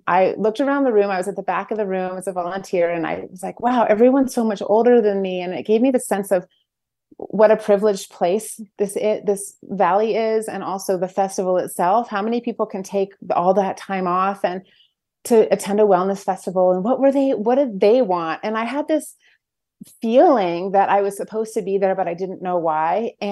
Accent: Idaho, United States; So even though I left, and honestly, I was a little afraid to tell people I was from Idaho, because no one understood how beautiful and amazing the state is.

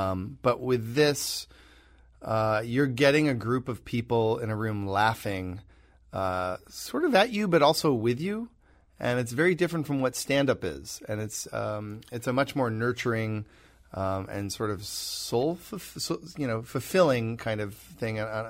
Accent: Michigan, United States; I grew up in Michigan, and I had a massive crush on one of my classmates in high school

